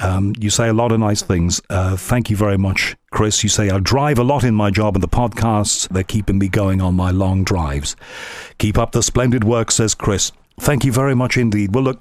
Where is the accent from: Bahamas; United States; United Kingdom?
United Kingdom; Liverpool, North West England; And I'd say, no, Alan, no. Last time we had this conversation, no, I'm from Liverpool.